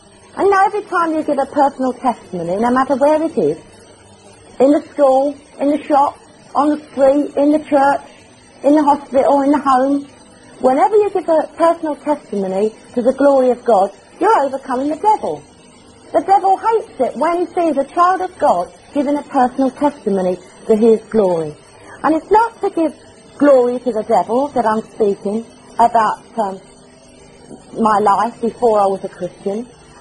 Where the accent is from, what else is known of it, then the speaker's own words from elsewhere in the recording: London, United Kingdom; born there; accent: Cockney; I was born in the East End of London, so I'm a true Cockney. So if I drop my H's here and there, you'll know the reason why. I was born the oldest of five girls.